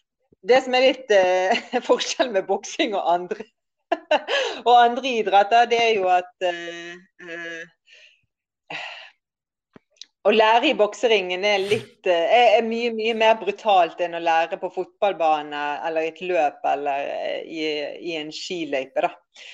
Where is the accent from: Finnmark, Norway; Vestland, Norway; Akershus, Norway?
Vestland, Norway; Bergen; Ja, og det som er enda mer vilt er jo at jeg kommer fra Bergen.